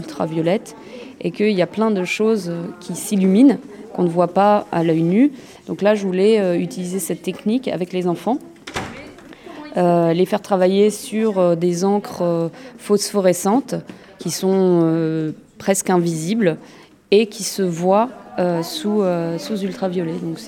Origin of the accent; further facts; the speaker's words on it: France; born there; mes parents et grands-parents sont issus de l'immigration. Donc, moi, je suis née en France, mais mon père est né en Allemagne de l'Est.